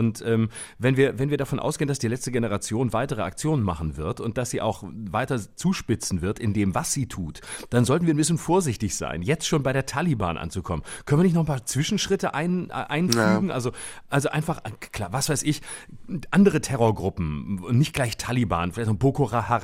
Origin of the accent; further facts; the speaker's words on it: Lörrach, Baden-Württemberg, Germany; Der große Stolz meiner Heimat. Da muss ich natürlich spielen, um alle meine alten Schulfreunde einzuladen